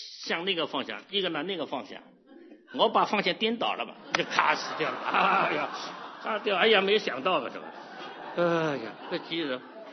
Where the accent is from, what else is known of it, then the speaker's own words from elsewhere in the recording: China; now in United States; 今天我们中国人怎么跑到美国来，当然各有不同的原因，不过不管你来美国也好，你回中国也好